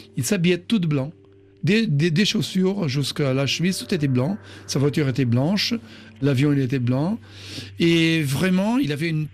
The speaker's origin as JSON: {"language": "French", "town": "Tete", "region": "Tete Province", "country": "Mozambique", "tie": "born or raised there", "also_born_or_lived": "Beira", "said": "Je suis né au Mozambique, à Beira, c'est dans la côte, mais j'y suis resté seulement 2 semaines parce que mes parents, ils travaillaient à Tete, au nord de Mozambique. C'est le coin plus chaud d'Afrique au sud de l'Équateur."}